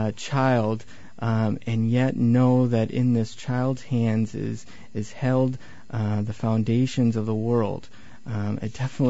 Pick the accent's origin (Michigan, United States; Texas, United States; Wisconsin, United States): Michigan, United States; Brighton; I was raised in Michigan, and went to a church of Shepherd of the Lakes in Brighton, Michigan